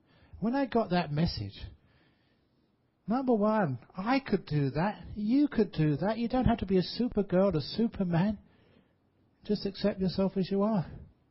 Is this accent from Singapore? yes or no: yes; Singapore; You know, I'm a Singaporean, why can't I?